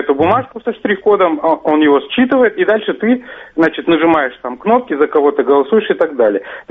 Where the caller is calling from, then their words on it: Yoshkar-Ola, Mari El, Russia; Значит, я вот звоню из Иошкар-Олы.